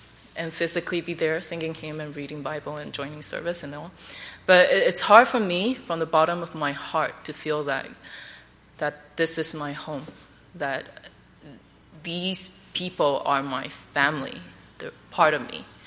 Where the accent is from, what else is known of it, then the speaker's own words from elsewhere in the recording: Dominican Republic; I guess some of you guys probably know that I'm from the Dominican Republic. And although I grew up there, and I've lived there for many years